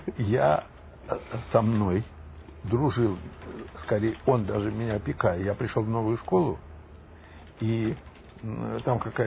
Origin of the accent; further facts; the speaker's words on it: Moscow, Russia; moved away; Я из Москвы приехал сюда.